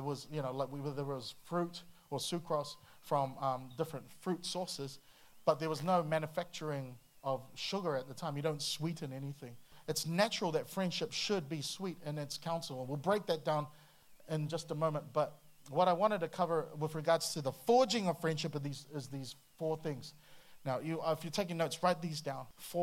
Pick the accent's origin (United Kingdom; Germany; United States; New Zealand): New Zealand; Auckland; Where we grew up in Auckland is one, clap, two, clap, boom, boom, clap, boom, clap.